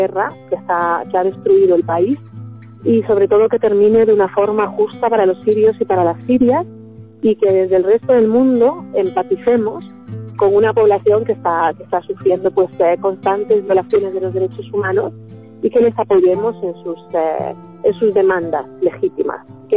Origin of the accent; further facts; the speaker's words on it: Santiago de Compostela, Galicia, Spain; also born or lived in Damascus, Syria; soy española y de padre sirio, crecí entre Santiago de Compostela y Damasco